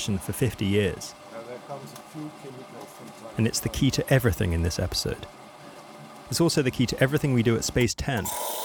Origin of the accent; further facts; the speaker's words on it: England, United Kingdom; moved away as an adult; now in Copenhagen, Denmark; I'm not Danish, I'm English. But 3 years ago, my wife and I decided to leave England and move to Copenhagen.